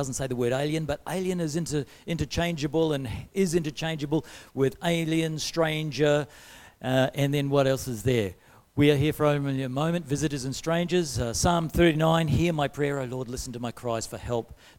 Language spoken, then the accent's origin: English; New Zealand; now in Australia; I got my citizenship along with Lil and our family as we came from New Zealand to Australia about 18 years ago. We became citizens down in a ceremony in Perth. We're now citizens of Australia.